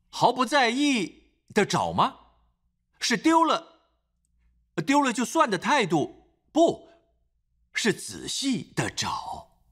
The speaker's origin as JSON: {"language": "Chinese", "country": "Singapore", "said": "我们新加坡人最厉害的就是毫无情绪地说怎样。"}